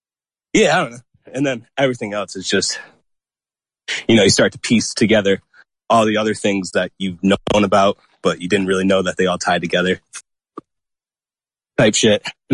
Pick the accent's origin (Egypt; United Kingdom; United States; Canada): United States; Herkimer, New York; now in Colorado, United States; I'm from upstate New York. I live in Colorado.